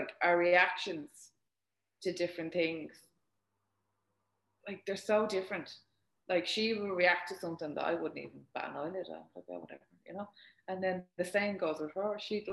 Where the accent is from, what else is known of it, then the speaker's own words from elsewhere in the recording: Ireland; I am Irish, so I'm a grafter.